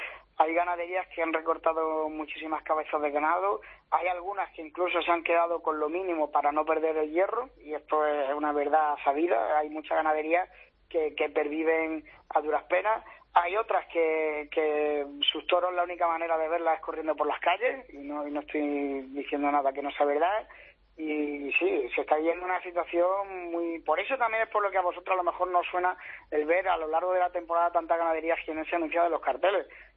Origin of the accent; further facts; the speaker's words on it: Andalusia, Spain; he querido compartir este homenaje al campo bravo de mi tierra, que, como tú bien sabes, conozco muy bien desde pequeño